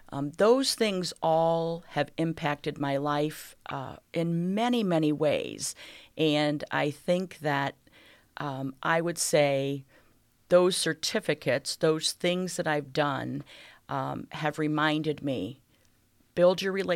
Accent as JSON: {"language": "English", "town": "Sandusky", "region": "Ohio", "country": "United States", "tie": "born or raised there", "said": "when I was about 5 years old, our family relocated to Sandusky, Ohio, which is home to Cedar Point. And so I was raised really in Sandusky until my senior year of high school."}